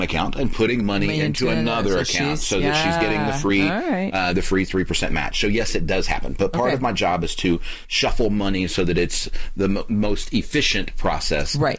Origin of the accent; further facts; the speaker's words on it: Anderson, Indiana, United States; my hometown of Anderson, Indiana